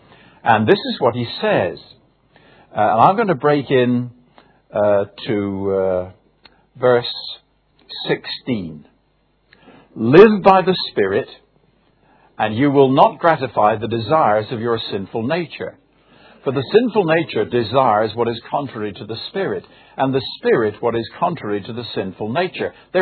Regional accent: Guernsey; I did mention that I came from Guernsey, didn't I? I thought I would.

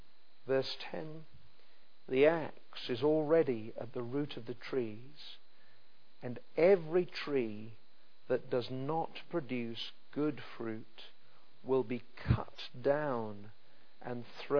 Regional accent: United Kingdom; surely because I'm British

